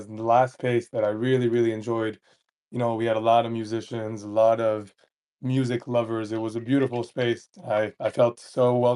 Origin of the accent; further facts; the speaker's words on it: Spain; I live in Spain. I was raised in Spain.